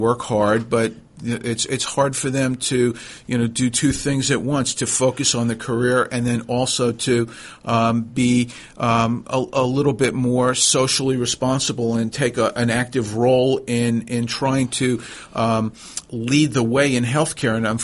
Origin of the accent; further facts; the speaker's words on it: New York, United States; also born or lived in San Antonio, United States / San Diego, United States; now in Atlanta, United States; I'm from New York originally, if you couldn't tell that from my accent.